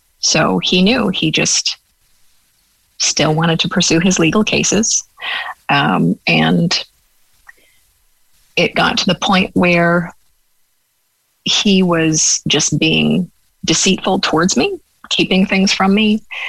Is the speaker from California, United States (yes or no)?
yes; Los Angeles, California, United States; moved away as an adult; now in Ireland; I grew up in Los Angeles. I'd never seen a cow before. And I thought farming was romantic. And then I got to West Cork